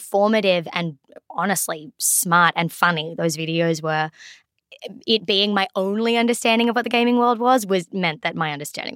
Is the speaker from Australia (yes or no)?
yes; Australia; And now I'm like, oh no, I'm Australian all the time. Where is that skill that I used to have?